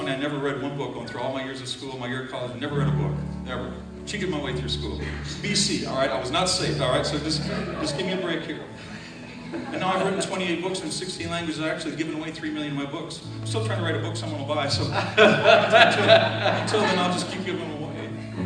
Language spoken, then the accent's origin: English; Denver, Colorado, United States; from Denver, Colorado. Although I'm not from Denver anymore.